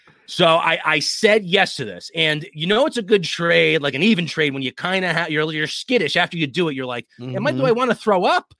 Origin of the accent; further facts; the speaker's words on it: Connecticut, United States; So I'm from Southern Connecticut. I never went to Disneyland. My Disneyland was Atlantic City.